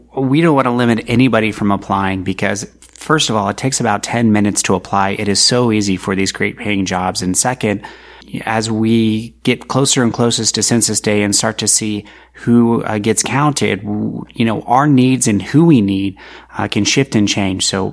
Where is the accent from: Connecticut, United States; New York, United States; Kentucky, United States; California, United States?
California, United States; San Diego; I'm from San Diego, and that's why I'm here, trying to get the word out.